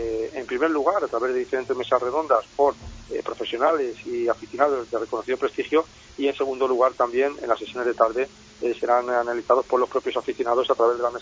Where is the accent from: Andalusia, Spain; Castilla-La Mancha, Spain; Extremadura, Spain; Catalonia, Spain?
Castilla-La Mancha, Spain; un municipio de mi tierra, de Ciudad Real, de Cinco Casas, por ejemplo, que es un municipio de 700 habitantes